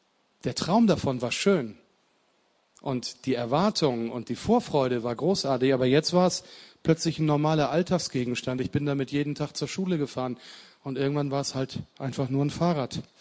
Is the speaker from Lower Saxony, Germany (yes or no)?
yes; Lower Saxony, Germany; born there; now in Hamburg, Germany; ich bin gebürtiger Niedersachse und komme aber jetzt aus Hamburg, das haben wir ja schon gesagt.